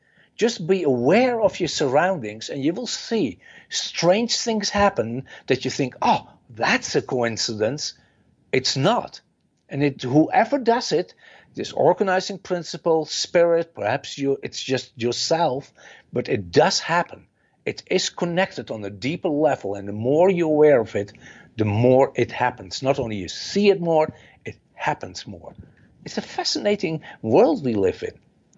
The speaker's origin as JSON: {"language": "English", "country": "Netherlands", "said": "I'm from the Netherlands. It's not .com. It is .NL."}